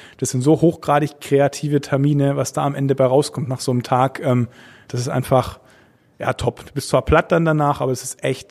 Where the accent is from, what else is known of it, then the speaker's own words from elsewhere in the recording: Stuttgart, Baden-Württemberg, Germany; meine Heimatstadt ist Stuttgart